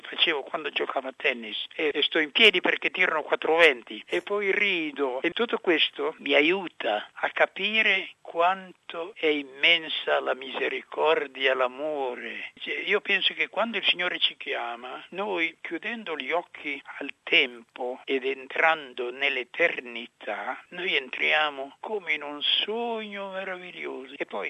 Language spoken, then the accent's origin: Italian; Emilia-Romagna, Italy; Io vengo da un paese curioso, sa? Io sono romagnolo, Emiliano.